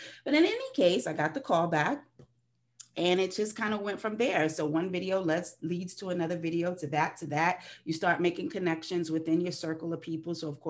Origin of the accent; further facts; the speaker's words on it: New York, United States; And so growing up in New York, you know, we have access to a lot of things in the entertainment world.